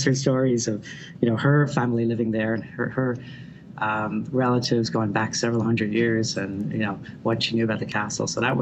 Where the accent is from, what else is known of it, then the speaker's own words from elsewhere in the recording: Dublin, Leinster, Ireland; And I grew up in Dublin, in suburban Dublin, and went to school in the center of Dublin